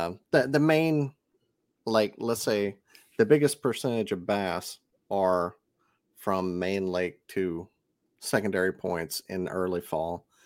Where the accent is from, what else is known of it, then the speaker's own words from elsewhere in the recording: Mississippi, United States; I'm from Mississippi.